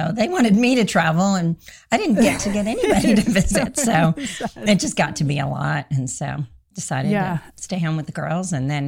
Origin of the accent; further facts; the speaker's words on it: India; born there; I was born in India and my parents were Christians.